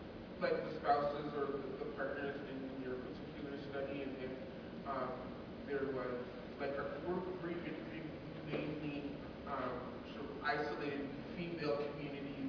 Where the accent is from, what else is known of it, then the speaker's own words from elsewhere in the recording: Canada; I'm Canadian